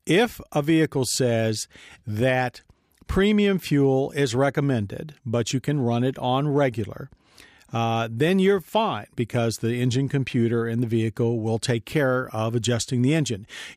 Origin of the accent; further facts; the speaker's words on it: North Carolina, United States; this one comes from Ken from my home state of North Carolina.